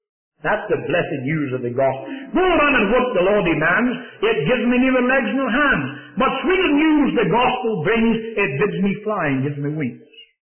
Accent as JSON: {"language": "English", "region": "Scotland", "country": "United Kingdom", "lives_now": "United States", "said": "I am a foreigner to your country. I come from Scotland."}